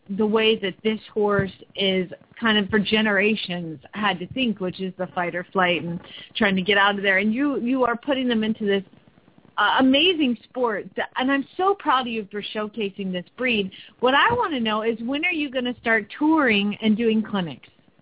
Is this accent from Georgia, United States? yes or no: yes; Atlanta, Georgia, United States; now in Phoenix, United States; I love Jasper, Georgia. I'm from Atlanta, too, so that's why I know.